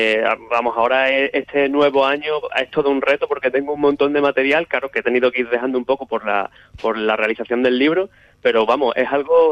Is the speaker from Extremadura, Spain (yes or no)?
yes; Almendralejo, Extremadura, Spain; De hecho, aquí en mi ciudad natal, que es Almendralejo